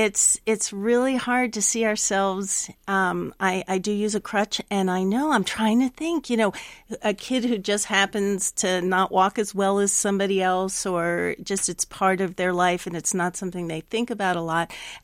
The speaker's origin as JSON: {"language": "English", "region": "New Jersey", "country": "United States", "tie": "born or raised there", "said": "And I'm pretty sure I'm not prejudiced for this book because I grew up in New Jersey."}